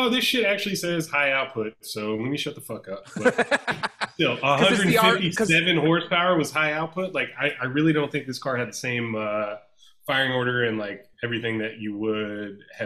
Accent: Atlanta, Georgia, United States; I had a neighbor growing up in Atlanta that was a little person

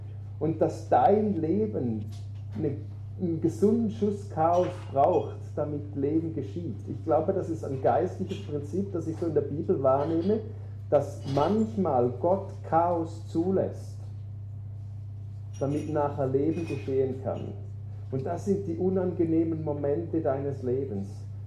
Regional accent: Switzerland; Ich bin ein Schweizer Bünzli.

